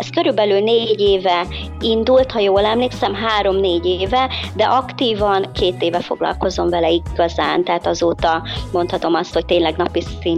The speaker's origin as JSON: {"language": "Hungarian", "region": "Budapest", "country": "Hungary", "tie": "born or raised there", "said": "31 éves vagyok, és egyébként Budapesten nőttem fel, oda jártam iskolába, illetve hát sokáig ott éltem. Aztán a szüleim leköltöztek vidékre, Dabasra, de én nem követtem őket, hanem én fennmaradtam Budapesten. Most a karantén idejére én is itt vagyok velük"}